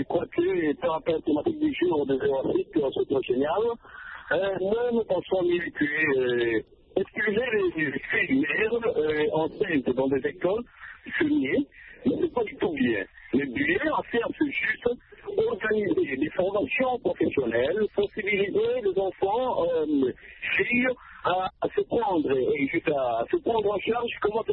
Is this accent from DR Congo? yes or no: yes; DR Congo; chez nous en RDC